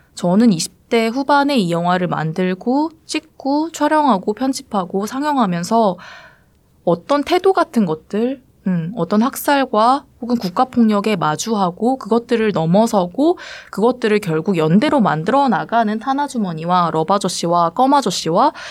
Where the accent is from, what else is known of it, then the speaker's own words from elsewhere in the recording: South Korea; 내가 한국에서 태어났다는 이유로 이런 죄책감을 느껴야 되는 것인가?